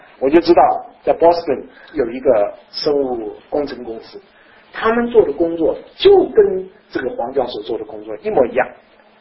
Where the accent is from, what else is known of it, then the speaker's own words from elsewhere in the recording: China; 他是朝鲜人，我是中国人。